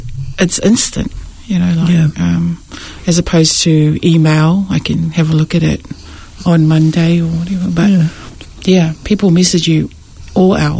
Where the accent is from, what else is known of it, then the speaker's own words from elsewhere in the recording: Mangere, Auckland, New Zealand; I grew up over in Mangere